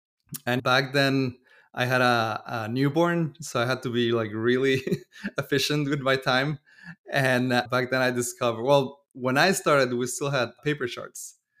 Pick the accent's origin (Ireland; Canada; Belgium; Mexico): Mexico; moved away as an adult; now in United States; So I'm originally from Mexico. I went to medical school over there. And then I always had the idea to come to the US for residency.